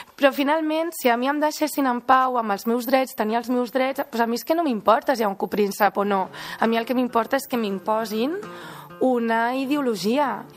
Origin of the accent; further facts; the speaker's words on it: Andorra; Jo sóc andorrana i a mi em molesta que la gent no pugui votar, no?